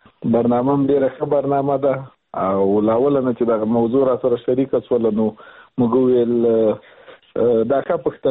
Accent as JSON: {"language": "Pashto", "region": "Logar", "country": "Afghanistan", "said": "د موږ د لوګر ولایت د یو داسې ولسوالۍ یو چې هغلته موږ خلک ټول په مهاجرت کې ژوند تېر کړی"}